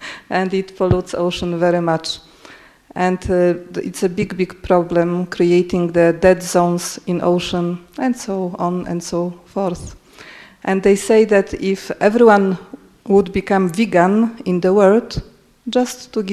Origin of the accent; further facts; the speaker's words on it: Poland; English is a second language; and I'm from Poland.